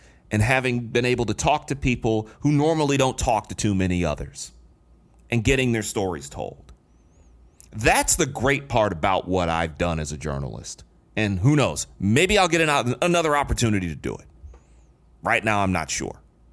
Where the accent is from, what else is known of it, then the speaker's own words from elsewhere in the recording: Detroit, Michigan, United States; When I grew up in Detroit, one of the main names that I will always remember from early television back in the 80s